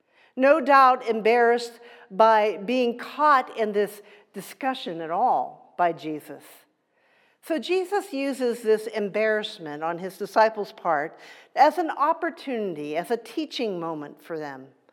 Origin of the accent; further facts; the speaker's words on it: Johnstown, Pennsylvania, United States; Many of you know that I grew up in Johnstown, Pennsylvania.